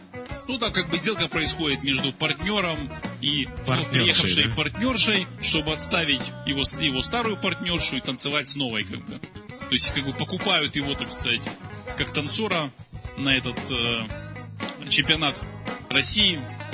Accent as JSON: {"language": "Russian", "country": "Australia", "tie": "born or raised there", "said": "Ну да, так я сам родом из Австралии."}